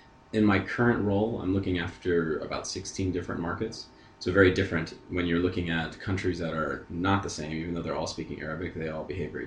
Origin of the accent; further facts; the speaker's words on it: Houston, Texas, United States; also born or lived in Louisiana / Austin / Chicago / New York; now in Dubai, United Arab Emirates; So I was born in Louisiana, grew up in Houston, went to school in Austin, then moved after school to Chicago, spent some time there, moved to New York, and now I'm living in Dubai.